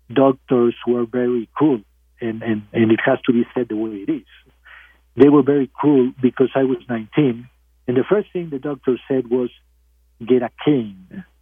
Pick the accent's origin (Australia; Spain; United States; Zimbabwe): Spain; Barcelona, Catalonia; I grew up in Barcelona, in Spain, and I went to school there, to high school there